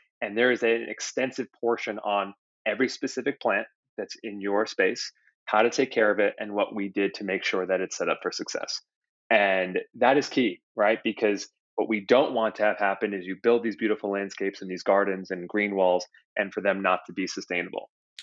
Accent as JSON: {"language": "English", "region": "New York", "country": "United States", "lives_now": "Los Angeles, United States", "said": "So rain has become my favorite topic since moving to Los Angeles because I came from New York where it rained all the time."}